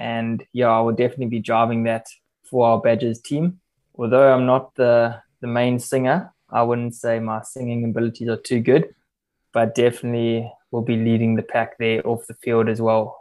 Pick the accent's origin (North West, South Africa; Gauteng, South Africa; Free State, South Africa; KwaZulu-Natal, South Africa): KwaZulu-Natal, South Africa; Durban; And also for me, going back home to Durban, my hometown, so I can also visit the folks while I'm there.